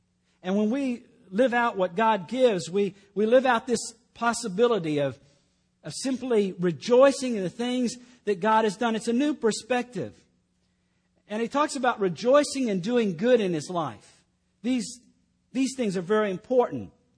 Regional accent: Killeen, Texas, United States; And in Killeen, where I'm back in my hometown, and we're going to do that.

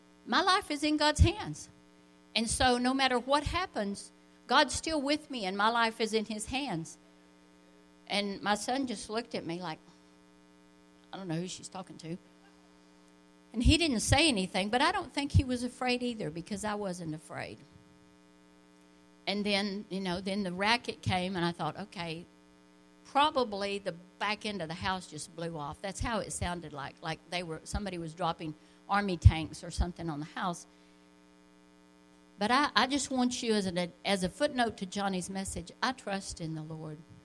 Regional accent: Lubbock, Texas, United States; well, I grew up in Lubbock.

